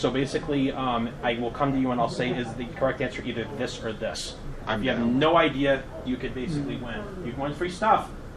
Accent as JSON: {"language": "English", "region": "Massachusetts", "country": "United States", "tie": "born or raised there", "said": "Yep, my home state."}